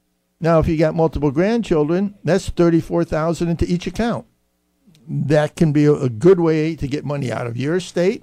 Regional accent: Pennsylvania, United States; moved away; I came here from Western Pennsylvania about 15 years ago

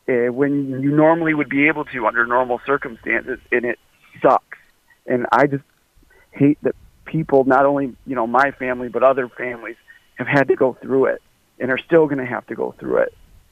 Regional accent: Waterford, Michigan, United States; I grew up in Waterford

